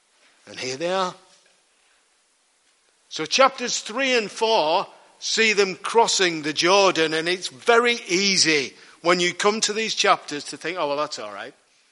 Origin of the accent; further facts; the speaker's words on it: Liverpool, North West England, United Kingdom; I'm originally from Liverpool.